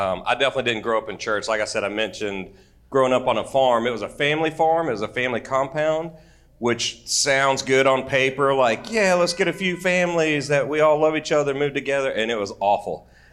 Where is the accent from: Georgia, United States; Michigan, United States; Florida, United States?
Georgia, United States; I grew up in North Forsyth County on about a 200-acre horse farm.